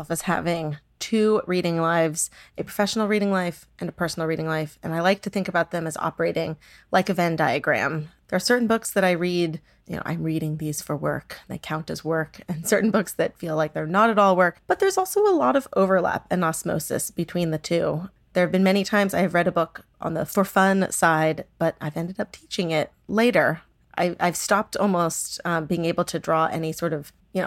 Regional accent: San Diego, California, United States; And I grew up in San Diego. My mother is Cuban American.

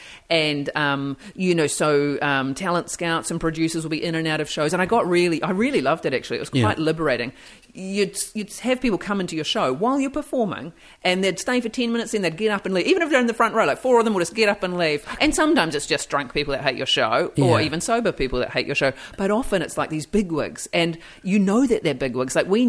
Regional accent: New Zealand; accent: New Zealand; So I'm really glad that New Zealand accent is my native accent because I'd never be able to do it.

